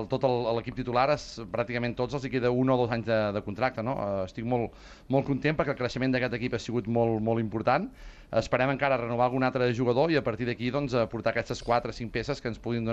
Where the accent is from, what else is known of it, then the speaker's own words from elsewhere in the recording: Arenys de Mar, Catalonia, Spain; now in Llagostera, Spain; sóc fill d'Arenys de Mar. La veritat és que sempre la gent em confon. Jo fa molts anys que visc a Llagostera per qüestions de feina, però sóc arenyenc de naixement i també de cor.